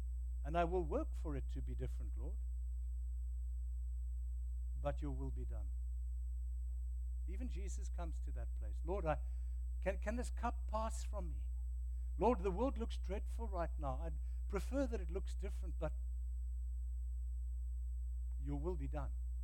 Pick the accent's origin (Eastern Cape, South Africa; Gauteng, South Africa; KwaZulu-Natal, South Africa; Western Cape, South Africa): Western Cape, South Africa; Cape Town; I grew up in Sea Point. Sea Point was the suburb right on Cape Town Harbor.